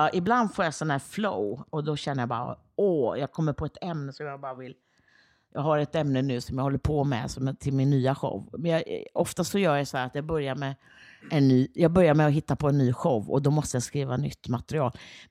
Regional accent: Gothenburg, Västra Götaland County, Sweden; born there; also born or lived in Luleå; jag är ju född i Göteborg och morsan kom ju från Göteborg.

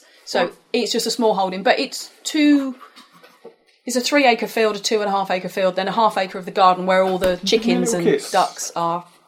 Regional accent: South West England, United Kingdom; Middle of Somerset, so middle of nowhere. Grew up playing on farms.

